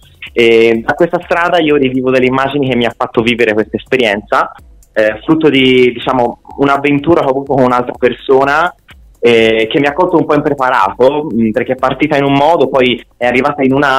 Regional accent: Florence, Tuscany, Italy; perché io sono di Firenze

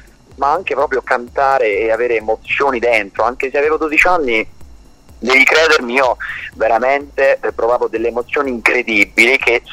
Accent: Apulia, Italy; mi sono diplomato a giugno qui a Celime Sapiche, nel mio paese, provincia di Brindisi

